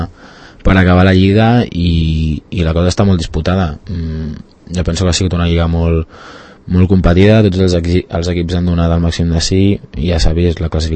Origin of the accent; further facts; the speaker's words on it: Barcelona, Catalonia, Spain; jo soc de Barcelona, jo vaig néixer a Barcelona